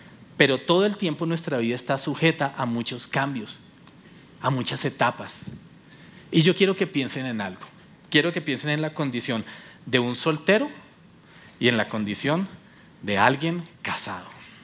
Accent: Ibagué, Tolima, Colombia; Yo soy de Ibagué, ¿listo? Me crié toda la vida en Ibagué, todo mi colegio fue en Ibagué. Ibagué, para los que no saben, es una ciudad de 500,000 habitantes. Mi jefe dice que es un pueblucho.

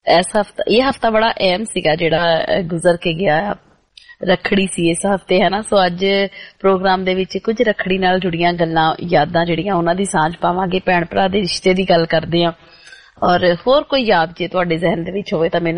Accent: Punjab, India; moved away; ਲੱਗਦਾ ਅਸੀਂ ਸਾਰੇ ਉਡਾਰੀਆਂ ਮਾਰ ਕੇ ਇੱਕ ਵਾਰੀ ਪੰਜਾਬ ਜਾ ਆਉਂਦੇ ਹਾਂ, ਤੇ ਉਹ ਵਾਲੇ ਦਿਨ ਯਾਦ ਕਰਕੇ ਆਉਂਦੇ ਹਾਂ ਜਦੋਂ ਸਾਡੇ ਬਚਪਨ ਦੇ ਵਿੱਚ ਅਸੀਂ ਉਹ ਤਿਉਹਾਰ ਕਿੱਦਾਂ ਮਨਾਉਂਦੇ ਹੁੰਦੇ ਸੀਗੇ

